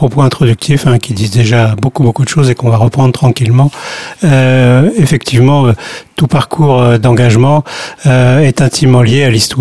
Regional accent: Champigny-sur-Marne, Île-de-France, France; Donc j'ai grandi à Champigny-sur-Marne et avec une forte envie d'en sortir.

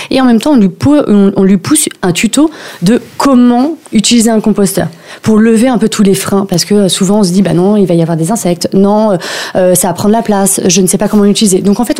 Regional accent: Soisy-sous-Montmorency, Île-de-France, France; Alors moi, je suis de Soisy, donc Soisy sous Montmorency

